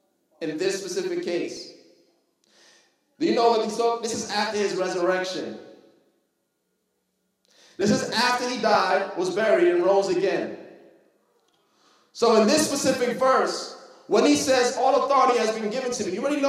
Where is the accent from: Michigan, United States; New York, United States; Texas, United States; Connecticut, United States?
New York, United States; Brooklyn; Told her, I'm from Brooklyn.